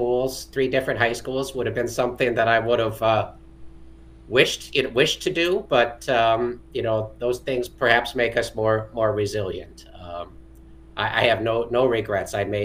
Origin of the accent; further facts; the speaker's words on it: Illinois, United States; born there; I was born just outside of Chicago, Illinois, so a Midwest kid.